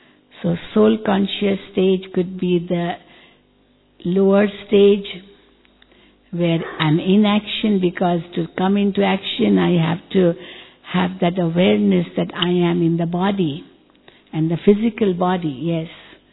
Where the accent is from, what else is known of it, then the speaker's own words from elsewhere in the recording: Mumbai, Maharashtra, India; English is a second language; and of course I am from Mumbai.